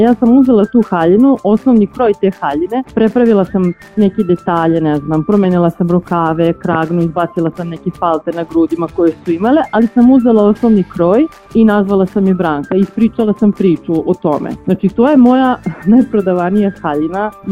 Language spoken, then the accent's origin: Serbian; Leskovac, Jablanica District, Serbia; now in Belgrade, Serbia; nisam iz Beograda, odrasla sam u Leskovcu